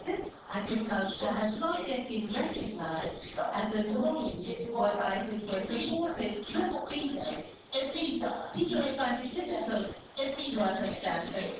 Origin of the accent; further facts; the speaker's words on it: Niger; I am from the Niger